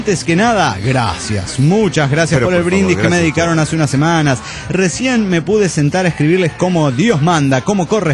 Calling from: Greensboro, North Carolina, United States; de Greensboro, North Carolina.

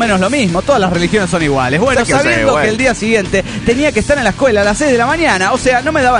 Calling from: Olavarría, Buenos Aires Province, Argentina; soy de Olavarría, de Buenos Aires, de Argentina, de Sudamérica. Ese es el orden, más o menos.

